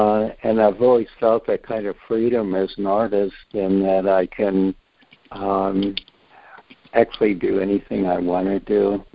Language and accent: English; California, United States; I grew up in California, and when I was younger, I was surfing quite a lot.